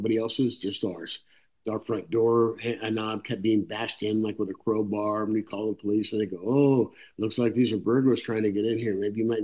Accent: San Leandro, California, United States; the story of how I ended up growing up in San Leandro after my mother died. My grandmother raised me and my four sisters by herself.

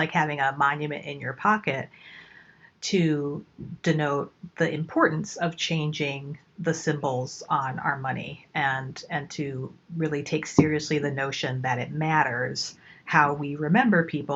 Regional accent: United States; growing up in the United States as a kid in the 70s and the 80s

